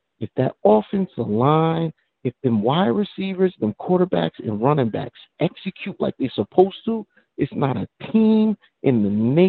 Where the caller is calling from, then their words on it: New Jersey, United States; I'm calling from Jersey.